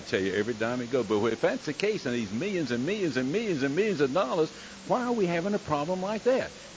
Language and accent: English; Durham, North Carolina, United States; I'm from Durham. … I'm coming over here to pick up my tea for our Bible study in Chapel Hill today.